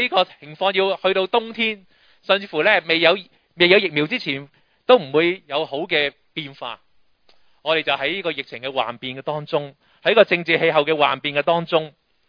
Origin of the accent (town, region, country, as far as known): Hong Kong